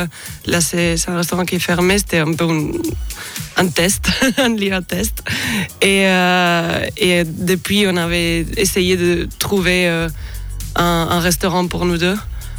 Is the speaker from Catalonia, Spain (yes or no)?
yes; Catalonia, Spain; French is a second language; now in France; Comme je trouve qu'il y a beaucoup de similitudes avec la Catalogne, ma terre natale.